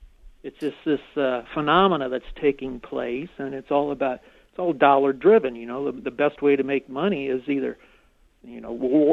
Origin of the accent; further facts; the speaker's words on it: United States; I like to say that I have every right to be arrogant, ignorant, and incredibly stupid because I am American.